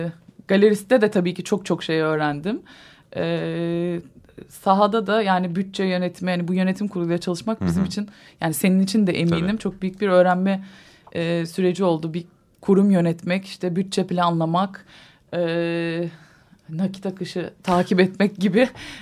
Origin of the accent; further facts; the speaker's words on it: Ankara, Turkey; Ankara'da büyüdüm. Malum. Ankara'da büyüdüm ve daha sonra Bilkent Üniversitesi'nde devam ettim.